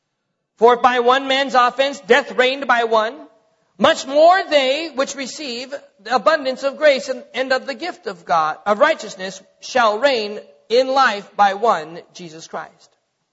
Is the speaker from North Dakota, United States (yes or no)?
yes; North Dakota, United States; now in Texas, United States; So, I'm not from Texas. Y'all know that, right? I'm from North Dakota. The land of frozen people, okay? That's where I'm from.